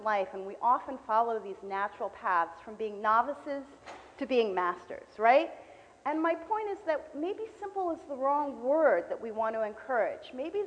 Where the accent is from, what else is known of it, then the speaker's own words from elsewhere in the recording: Santa Cruz, California, United States; I'm from Santa Cruz. I've tried.